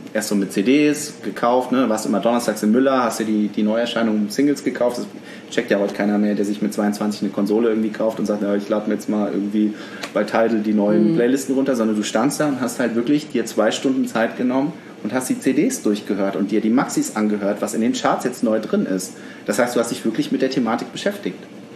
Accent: Fulda, Hesse, Germany; Ich bin Fulda, also ich bin in Fulda aufgewachsen.

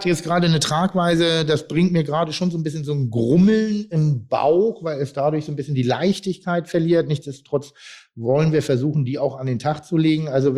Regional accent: Pinneberg, Schleswig-Holstein, Germany; ich als Pinneberger, der ja auch kein Hamburger ist, aber trotzdem sein ganzes Schaffen, sein Leben in Hamburg verbringt

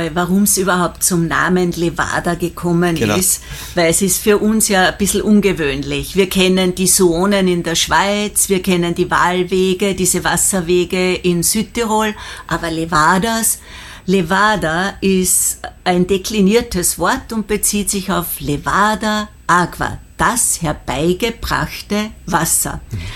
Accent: Styria, Austria; Als Österreicher aus der Hochsteiermark kommend, in der Nähe von Schladming

